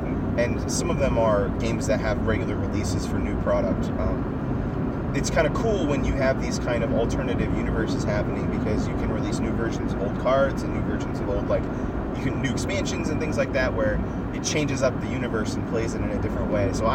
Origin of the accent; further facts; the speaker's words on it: United States; I'm going to remember the names that they show me in my face because I'm American.